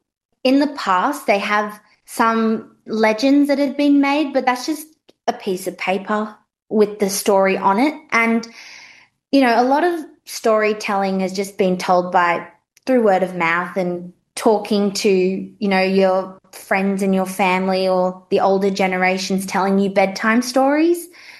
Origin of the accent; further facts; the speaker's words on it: Nauru; now in Australia; Growing up in Nauru